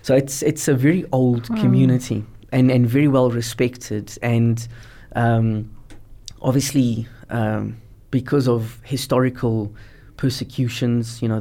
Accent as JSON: {"language": "English", "country": "Portugal", "tie": "born or raised there", "moved": "yes", "lives_now": "South Africa", "said": "I was born in South Africa in 1985. I lived here until I was 6 years old, and then my parents decided, with my grandparents, to send me to Portugal, where I grew up. I did all my schooling in Portugal, and my tertiary education as well."}